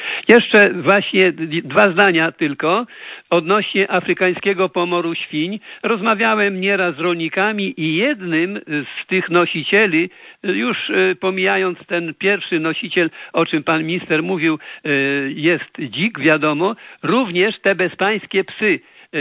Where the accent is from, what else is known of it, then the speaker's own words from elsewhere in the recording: Mońki, Podlaskie Voivodeship, Poland; ja akurat jestem z Moniek.